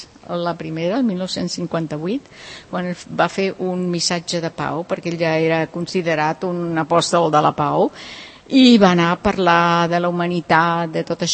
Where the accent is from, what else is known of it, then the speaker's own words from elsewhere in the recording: Puerto Rico; Jo era violoncelista, una noieta de Puerto Rico, que tenia talent, que havia enviat als Estats Units.